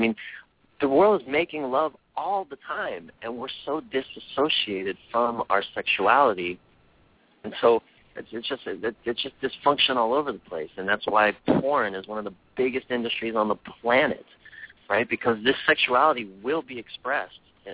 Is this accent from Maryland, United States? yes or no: yes; Maryland, United States; now in California, United States; I'm from the East Coast, so I grew up in Maryland.